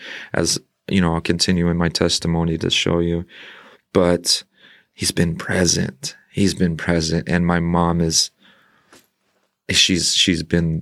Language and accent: English; Tucson, Arizona, United States; I'm from Tucson, Arizona. Born and raised here. Born in St. Mary's.